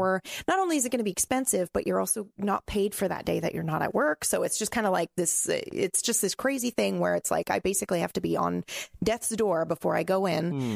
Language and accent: English; Japan; moved away as an adult; also born or lived in United States; now in Canada; Well, I grew up in Japan, but then I moved to the U.S. for the most of my young adult life.